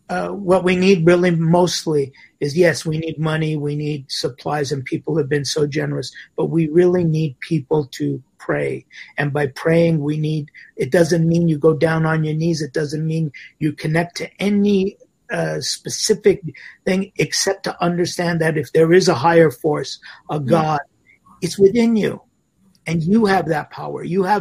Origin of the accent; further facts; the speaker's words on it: United States; I'm an American here.